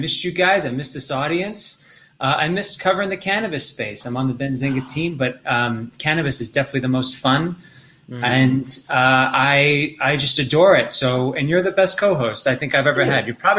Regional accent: New York, United States; Well, that's an easy one because like you, I'm a New Yorker.

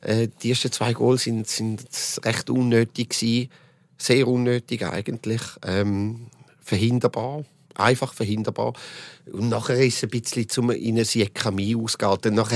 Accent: Switzerland; Also die Qualifikation war einiges komplizierter gewesen als bei uns in der Schweiz.

